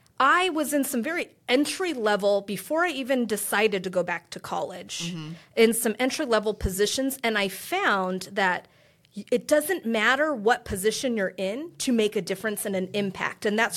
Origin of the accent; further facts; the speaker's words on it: United States; So, who I am a Filipina-American, strong, I would say tiny, and assertive lady